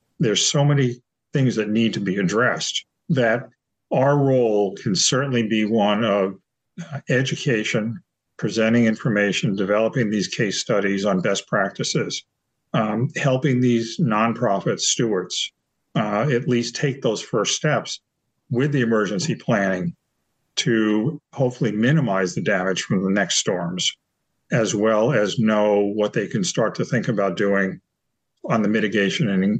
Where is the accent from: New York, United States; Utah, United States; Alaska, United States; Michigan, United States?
New York, United States; because I grew up with the Fire Island Lighthouse across the bay from the village I grew up in Long Island, as a beacon for me.